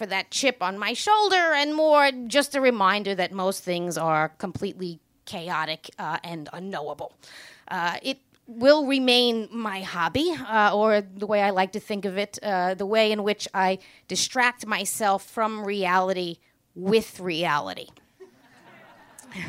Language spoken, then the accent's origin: English; Queens, New York, United States; I am a bartender from Queens.